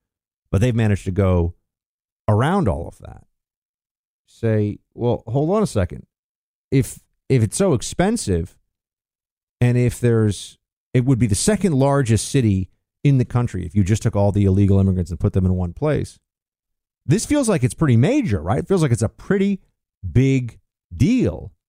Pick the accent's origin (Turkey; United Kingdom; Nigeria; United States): United States; New York; Look, I grew up in New York. Central Park has a special resonance with me.